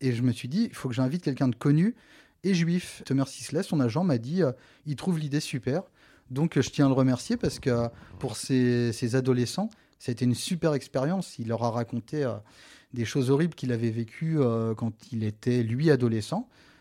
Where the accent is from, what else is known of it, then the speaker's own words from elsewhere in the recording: Thouars, Nouvelle-Aquitaine, France; la ville où j'ai grandi, Thouars dans les Deux-Sèvres.